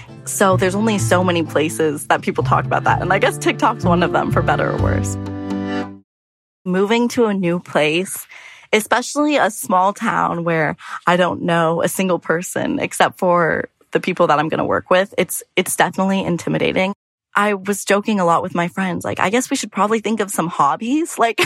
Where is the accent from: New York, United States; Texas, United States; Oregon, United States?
Oregon, United States; Portland; I'm from Portland, Oregon, and I just graduated from the University of Alabama.